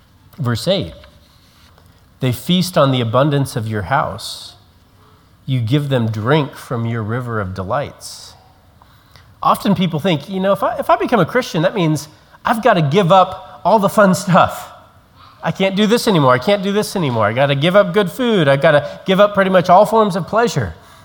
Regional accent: Colorado, United States; No offense to those here who are from Kansas, but growing up in Colorado, Kansas was always the butt of many jokes

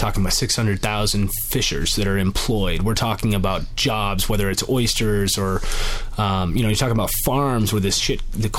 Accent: Washington, United States; So growing up in Washington State in what we now, a lot of us call Cascadia, because of the specific bioregion that exists here

